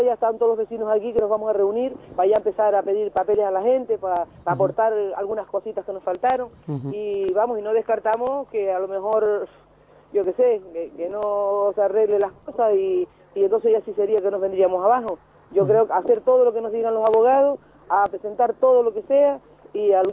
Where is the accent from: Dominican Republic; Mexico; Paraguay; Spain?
Spain; Canary Islands; Si somos canarios, todos somos iguales ante la ley